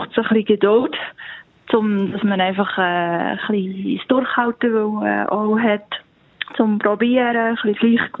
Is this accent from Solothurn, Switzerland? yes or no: yes; Gretzenbach, Solothurn, Switzerland; Wir haben bei uns im Dorf, wo ich aufgewachsen bin, einen Verein gehabt, der Einradclub Grätzenbach. Und die sind immer bei mir im Dorf, beim Haus durchgefahren.